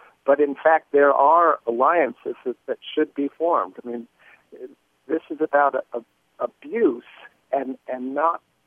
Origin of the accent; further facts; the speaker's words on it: Idaho, United States; I'm from Idaho, and this has been a very rude awakening for me over the last number of years